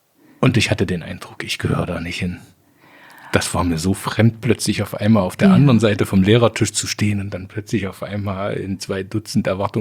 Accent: Kirchscheidungen, Saxony-Anhalt, Germany; Ich komme aus Kirchscheidungen.

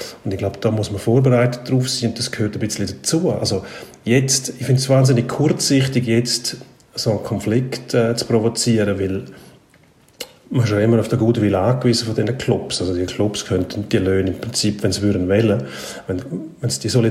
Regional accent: Switzerland

